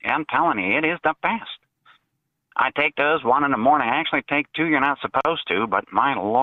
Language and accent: English; Philadelphia, Pennsylvania, United States; No, actually … I'm from Philadelphia, PA, and this is who I am.